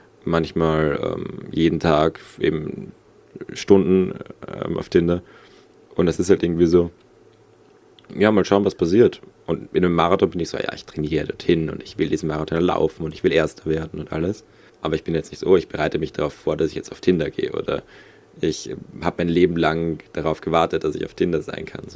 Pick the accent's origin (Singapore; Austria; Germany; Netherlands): Austria; Vienna; accent: Austrian; ich komme aus Wien und den österreichischen Akzent